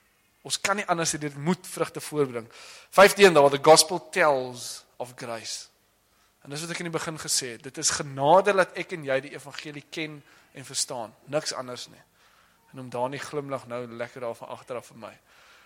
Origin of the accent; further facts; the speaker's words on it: Western Cape, South Africa; ek kom van die Weskus af, so is altyd so twee generasies achter met die technologie.